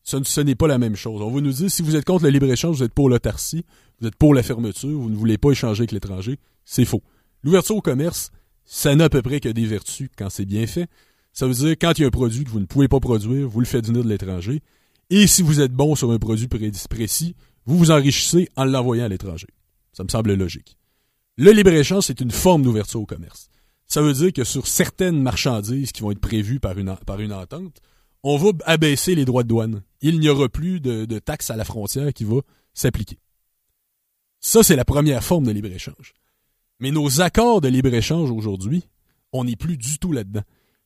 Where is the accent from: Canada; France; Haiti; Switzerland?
Canada; Quebec; Ben, au Québec, on n'a pas encore beaucoup, on s'est pas beaucoup encore abreuvé de ce discours.